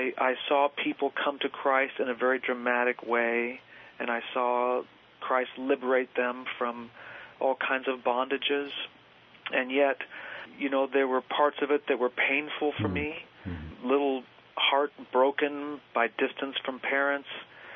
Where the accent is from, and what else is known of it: Argentina; born or raised there; also born or lived in Costa Rica